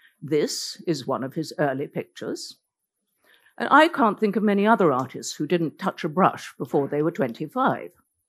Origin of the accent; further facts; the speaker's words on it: Norway; first language Norwegian; English is a second language; Norwegian is my mother tongue, so I can read both languages.